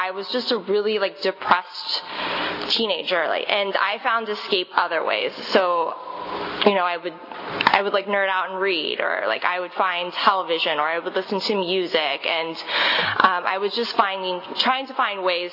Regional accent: Huntington Beach, California, United States; I'm originally from Orange County, grew up in Huntington Beach mostly. I lived in other parts of California, but for the most part grew up in Orange County.

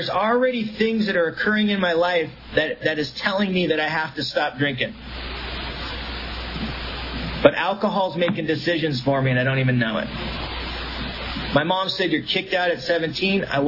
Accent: Mission Viejo, California, United States; I grew up in Mission Viejo, California.

